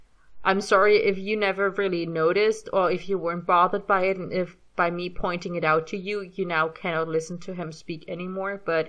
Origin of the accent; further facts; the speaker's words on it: Germany; accent: German; English is a second language; But for some reason, it's hard to do on command and to switch back to my regular accent, which is not super German, but still there.